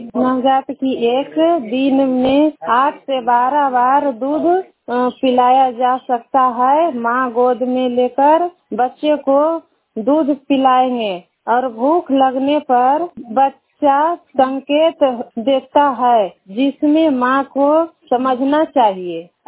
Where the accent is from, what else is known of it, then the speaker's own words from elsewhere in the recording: Balavigha, Bihar, India; मेरा घर बालाविघा है … दोना पंचायत के रहने वाली हूँ और हिसुआ प्रखंड के निवासी हूँ।